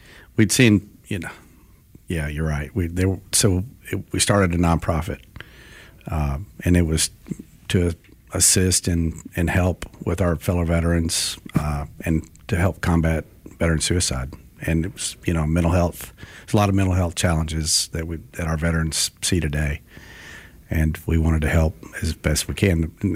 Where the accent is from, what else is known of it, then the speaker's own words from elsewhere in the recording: Wilmer, Alabama, United States; I grew up in Wilmer, Alabama.